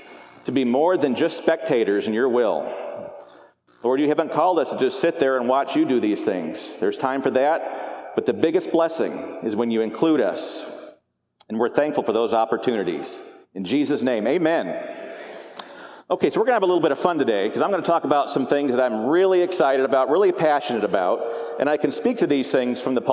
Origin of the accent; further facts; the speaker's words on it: Arizona, United States; I come from Arizona.